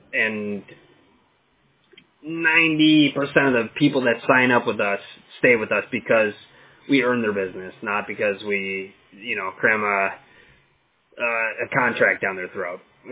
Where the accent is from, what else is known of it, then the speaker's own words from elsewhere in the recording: Crystal Lake, Illinois, United States; I'm from Crystal Lake, Illinois.